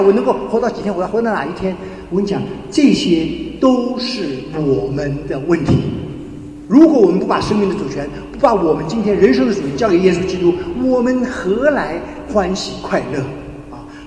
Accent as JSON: {"language": "Chinese", "country": "Hong Kong", "tie": "born there", "said": "我们全家已经在香港出生，后来我们回到中国以后"}